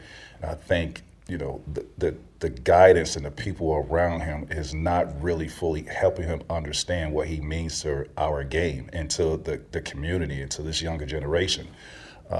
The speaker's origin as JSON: {"language": "English", "region": "Florida", "country": "United States", "tie": "born or raised there", "said": "I grew up in Central Florida, and, you know, it was one way in, one way out where I grew up. One of the most drug infested neighborhoods in Central Florida where I grew up."}